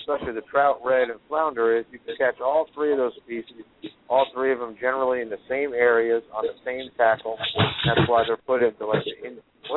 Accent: Virginia, United States; whenever I told anybody in Florida that I was from Virginia, the first thing that came out of their mouth was striper.

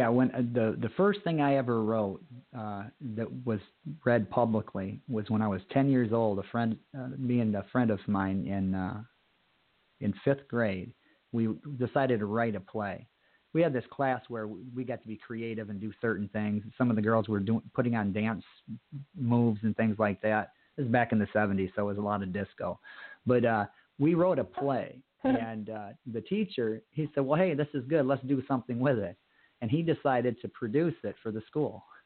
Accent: Lansing, Michigan, United States; he's from my hometown. He's right here from Lansing, Michigan, and actually East Lansing, but it's, you know, our backyard.

